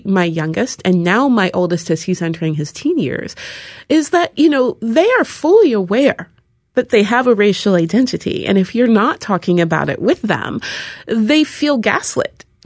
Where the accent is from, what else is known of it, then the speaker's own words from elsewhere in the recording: Seattle, Washington, United States; Seattle is a weird place. There's hardly any black people there, and especially when I was growing up, there were hardly any at all.